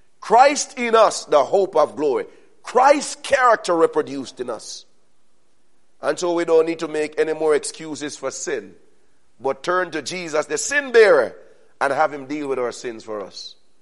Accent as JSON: {"language": "English", "country": "Jamaica", "said": "And I'm from Jamaica. And so when I get angry, I naturally speak Jamaican. English is not good enough to carry it."}